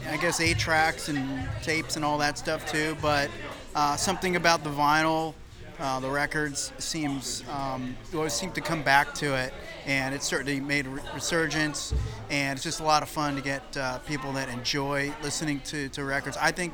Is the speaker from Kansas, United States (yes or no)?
no; Long Island, New York, United States; I grew up in New York on Long Island, radio station there, WLIR.